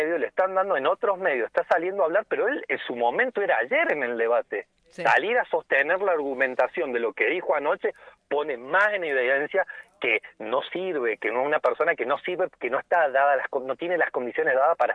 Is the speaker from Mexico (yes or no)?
no; Argentina; nos miremos más como argentinos